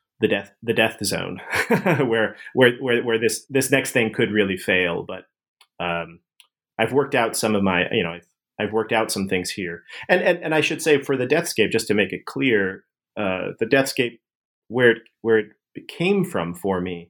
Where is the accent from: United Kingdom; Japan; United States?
United States; East Coast; moved away as an adult; now in California, United States; I'm from the East Coast, and I've lived there my whole life. I grew up there, and I went to school there. And then when I moved out to California to start at Stanford, which was 2006